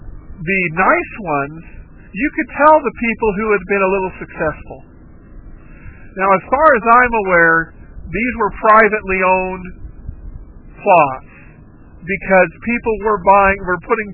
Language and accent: English; Southwest, United States; I'm from the Southwest and there are a lot of dirt roads out here.